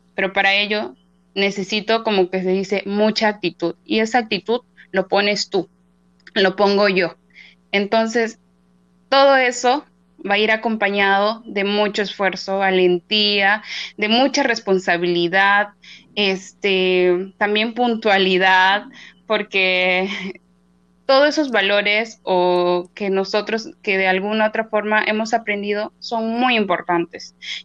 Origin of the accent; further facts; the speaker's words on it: Awajún, San Martín, Peru; puedo decir orgullosamente que soy Ahuajún. Vengo de la región de San Martín, distrito de Ahuajún, y tengo la dicha de tener a mis padres que son Ahuajún. En realidad toda mi familia.